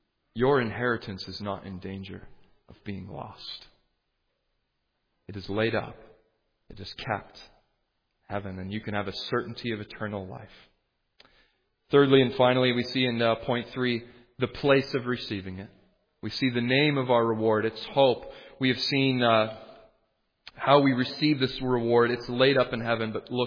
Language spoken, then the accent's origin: English; Toronto, Ontario, Canada; Well, I'm from the Toronto area.